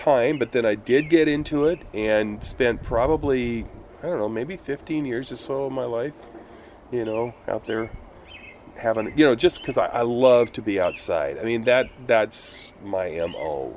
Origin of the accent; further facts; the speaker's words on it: Burien, Washington, United States; also born or lived in Seattle; Well, I was born in South Park, down in the projects, and from there we moved to White Center. And then by the time I was six, we moved back to the neighborhood where my mom grew up in Burien.